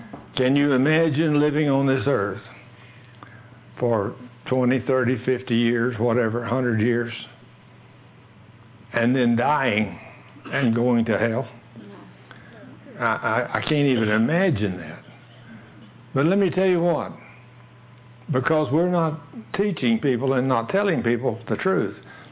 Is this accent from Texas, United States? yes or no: yes; Dallas, Texas, United States; And I said, yes, I'm from Dallas.